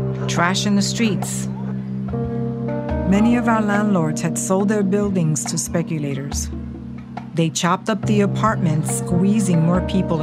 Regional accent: New York City, New York, United States; I grew up in the South Bronx in the 1970s, during the time of the fires. To me, it was home.

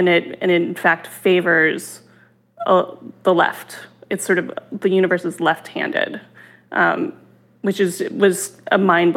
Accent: Los Alamos, New Mexico, United States; I grew up in Los Alamos, which is where the Manhattan Project took place.

